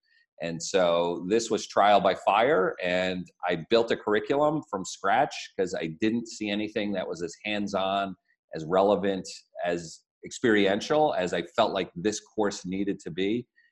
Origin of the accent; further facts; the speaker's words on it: New Jersey, United States; You know, I grew up in New Jersey. Snowstorms were kind of a chance to make some money.